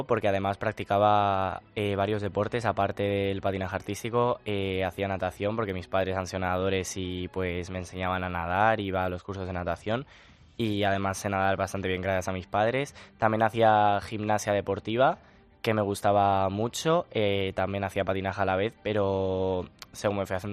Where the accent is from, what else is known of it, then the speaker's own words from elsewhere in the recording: Aranjuez, Community of Madrid, Spain; sí recuerdo que fue en mi pueblo, en Aranjuez